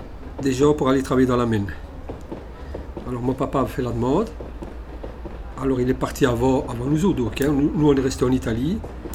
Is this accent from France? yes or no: no; Wallonia, Belgium; born there; Moi, je suis né ici. Je suis né à Bavière, à la maternité de Bavière. Le 3 du 2 50.